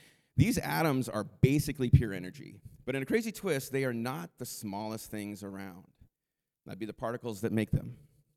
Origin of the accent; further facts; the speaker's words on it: United States; As an American, I am fully aware of the abuse our quest for individuality can lead to.